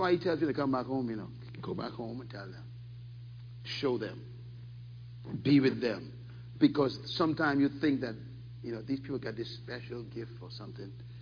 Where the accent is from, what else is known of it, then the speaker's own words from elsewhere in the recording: Bain Town, New Providence, Bahamas; And I say, I'm from Baintown. And they're like, what is Baintown? I say, it's one of the poorest areas of my island where I was born.